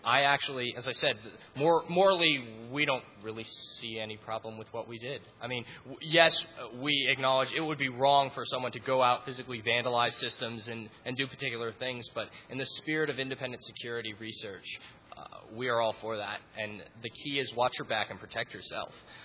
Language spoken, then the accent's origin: English; Atlanta, Georgia, United States; Like, I'm from Atlanta, and, you know, Coca-Cola has, like, the Coke formula in a vault